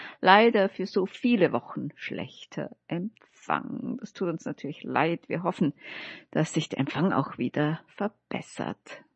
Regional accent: Baku, Azerbaijan; now in Berlin, Germany; Mein Interesse begann während meiner Zeit in meiner Heimatstadt Baku in Aserbaidschan und setzte sich nach meinem Umzug nach Berlin fort.

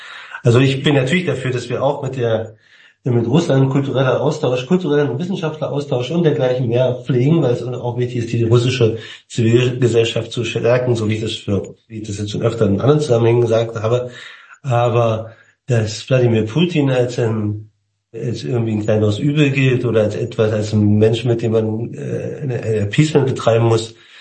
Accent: East Germany, Germany; ich bin also in der DDR aufgewachsen.

